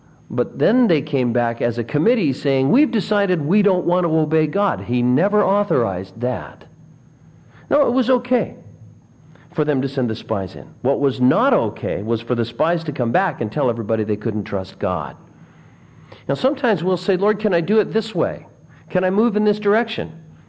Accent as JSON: {"language": "English", "region": "California", "country": "United States", "moved": "as an adult", "said": "And I was from California, and I don't think I ever saw a completely cloudless summer in Southern California."}